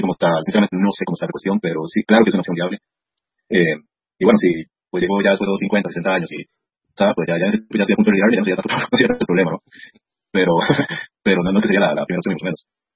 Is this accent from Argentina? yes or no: no; Costa Rica; bueno, no soy de Colombia, soy de Costa Rica.